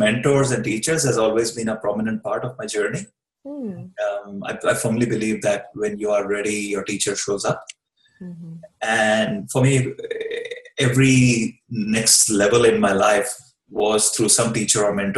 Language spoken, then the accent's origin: English; Mumbai, Maharashtra, India; Sure. I grew up in India, in Mumbai, right, in a family of 14 people.